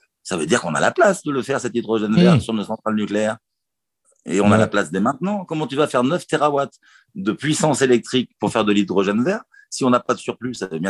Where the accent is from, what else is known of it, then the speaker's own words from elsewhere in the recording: France; Et je suis français, quoi.